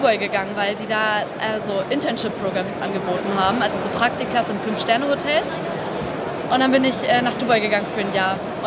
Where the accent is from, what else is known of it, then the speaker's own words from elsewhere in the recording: Bremen, Germany; ich bin aus Bremen